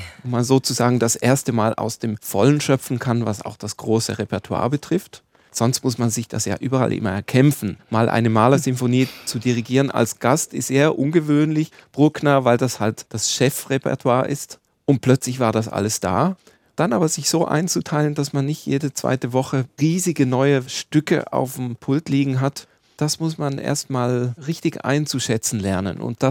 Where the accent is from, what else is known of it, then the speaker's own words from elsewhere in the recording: Switzerland; moved away; weil ich jetzt halt sehr viel mehr im flachen Land unterwegs bin, als dort, wo ich herkomme, aus der Schweiz.